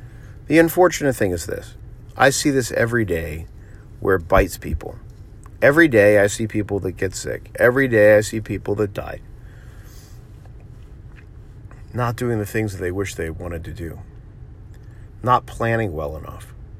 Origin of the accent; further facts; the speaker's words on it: Miami, Florida, United States; It's something that I've always wanted to do, and especially growing up in Miami, Florida, like, you know, would have come in handy to learn earlier.